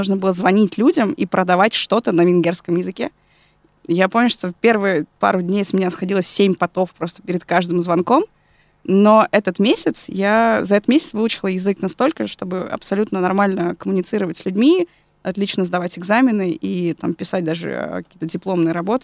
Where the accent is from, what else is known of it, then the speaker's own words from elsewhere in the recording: Izhevsk, Udmurtia, Russia; Это все, конечно, да, происходит в Ижевске.